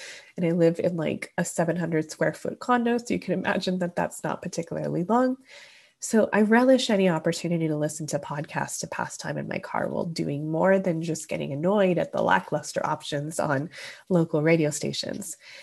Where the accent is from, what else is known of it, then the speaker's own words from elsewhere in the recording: Canada; I'm Canadian